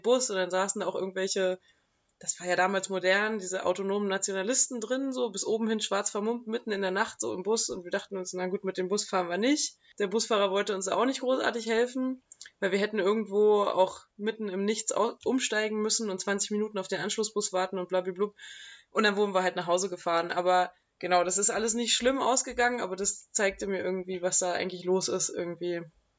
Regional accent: Potsdam, Brandenburg, Germany; ich bin auch im, weiß nicht, im Zentrum aufgewachsen oder in Potsdam West und so und habe auch mal irgendwie im Plattenbaugebiet gewohnt

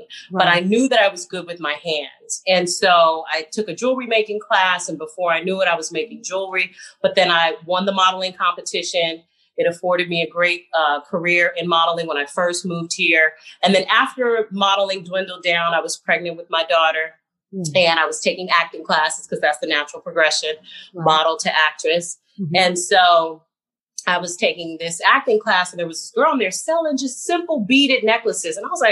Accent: San Francisco, California, United States; As you said, I'm from San Francisco, from the Bay Area.

